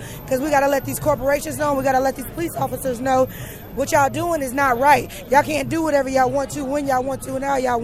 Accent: St. Louis, Missouri, United States; from St. Louis, Missouri.

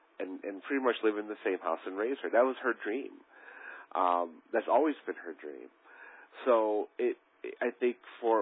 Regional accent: Chicago, Illinois, United States; born there; I was born in Chicago.

